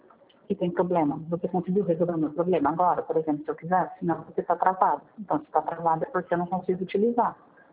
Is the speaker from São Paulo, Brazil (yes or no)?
yes; Barueri, São Paulo, Brazil; Não sou de São Paulo, sou de Barueri.